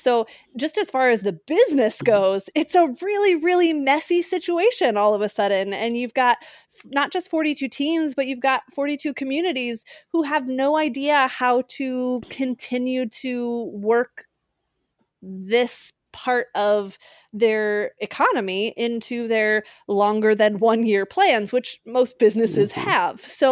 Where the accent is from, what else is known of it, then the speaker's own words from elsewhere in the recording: Park City, Utah, United States; I grew up in Park City, Utah. You have to go a long way to find baseball.